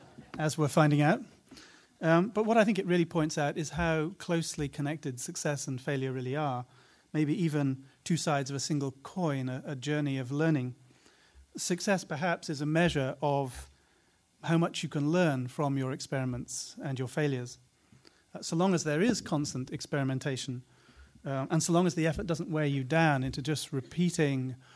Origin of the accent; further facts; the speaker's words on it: United Kingdom; I try really hard not to quote my countrymen too much, especially large cigar-smoking ones.